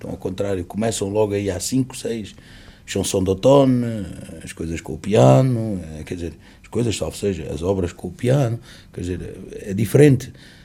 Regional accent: Portugal; a minha curiosidade enquanto português

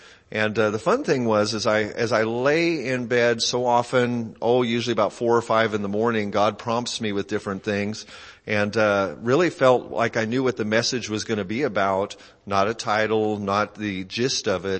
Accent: Biloxi, Mississippi, United States; born there; I was born in Biloxi, Mississippi.

